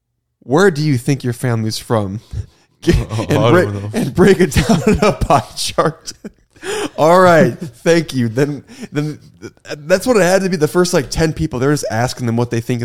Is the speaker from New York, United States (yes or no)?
no; Iowa, United States; I'm also from Iowa. I'm also from the same county as you.